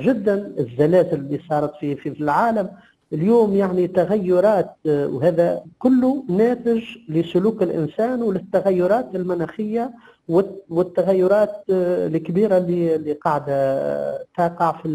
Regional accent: Tunisia; حتى عندنا في تونس مثلا بعض المعتمديات يتناقص العدد

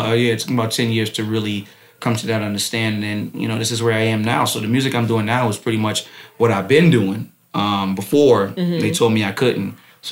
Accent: Brooklyn, New York, United States; But I was raised in Bed-Stuy, Brooklyn, and you know, coming up in Brooklyn, you young black man, you either gonna play ball or you gonna rap.

